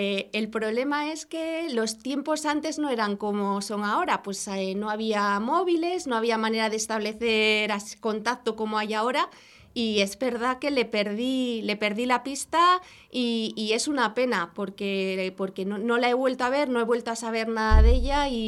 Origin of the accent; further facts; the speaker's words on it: Palma, Balearic Islands, Spain; Estaba en Palma de Mallorca porque por motivos de trabajo de mi padre vivíamos allí